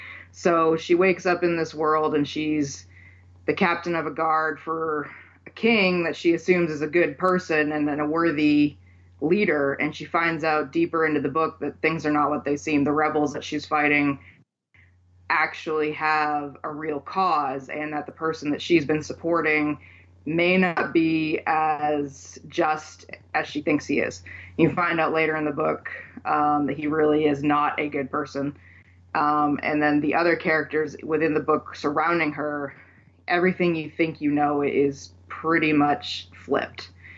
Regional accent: Maine, United States; moved away as an adult; now in Missouri, United States; I am originally from Maine. I have moved to Southwest Missouri recently, and I've been trying to get used to the change in climate down here.

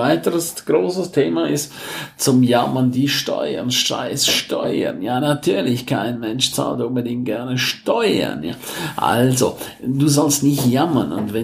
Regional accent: St. Moritz, Graubünden, Switzerland; now in Germany; Also ich war jetzt die meiste Zeit in meiner Heimat in St. Moritz und habe es da sehr genossen.

